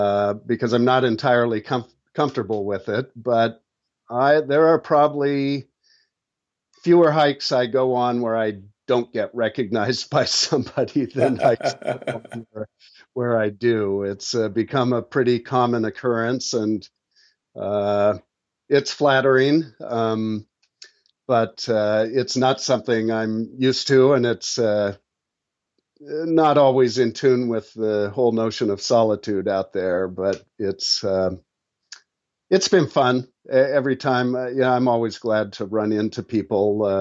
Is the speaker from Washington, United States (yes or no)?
yes; Washington, United States; also born or lived in Alaska; I grew up in the Pacific Northwest. I was actually born in Alaska, but raised here in Washington.